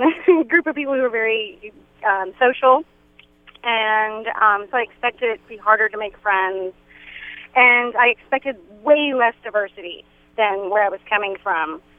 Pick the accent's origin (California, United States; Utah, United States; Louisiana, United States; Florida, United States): Louisiana, United States; New Orleans; now in Seattle, United States; I did. I moved from New Orleans about 8 years ago now.